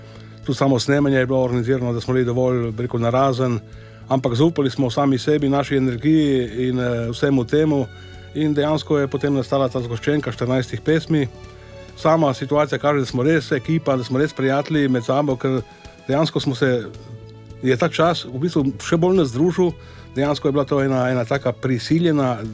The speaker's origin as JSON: {"language": "Slovenian", "region": "Coastal–Karst", "country": "Slovenia", "said": "Jaz sem iz Krasa, edini Krašovc, recimo od samega začetka in še zmeraj edini."}